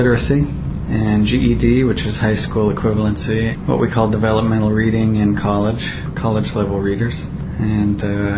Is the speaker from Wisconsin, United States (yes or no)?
no; Los Angeles, California, United States; now in Minnesota, United States; I was born and raised in L.A., Los Angeles, in the U.S., most recently living in Minnesota, which is itself a big shift in consciousness. I grew up in the suburbs of Los Angeles